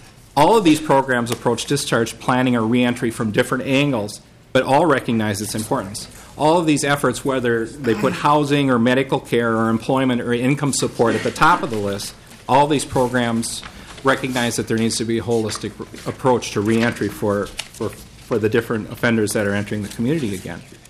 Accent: Minnesota, United States; I grew up in Benton County, and I would imagine that the needs in the jail in Foley and the programs available would be very different

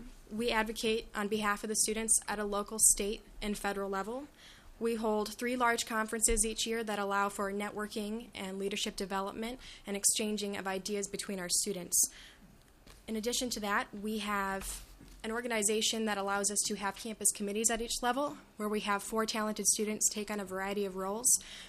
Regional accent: Sioux Falls, South Dakota, United States; I'm from Sioux Falls, South Dakota.

